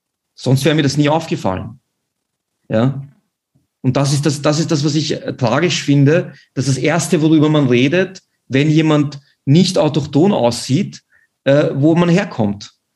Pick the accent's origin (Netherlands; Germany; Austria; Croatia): Austria; Vienna; Wie gesagt, ich bin wie in Wien aufgewachsen.